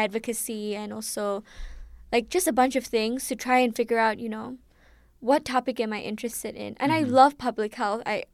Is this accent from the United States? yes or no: no; Malaysia; And so after that process, I realized, you know, yes, I'm Malaysian. Yes, I may return back to my country once I'm done